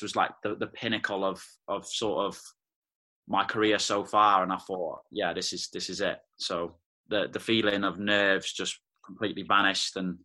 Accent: Wrexham, Wales, United Kingdom; on those memories playing for Wrexham, and they're such fond memories. I was very lucky to play for my hometown club, and as I say, in front of my family and friends.

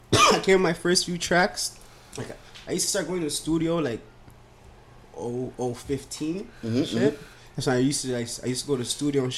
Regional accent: Ghana; I'm African, you know? I'm from Ghana, that's my background, you know?

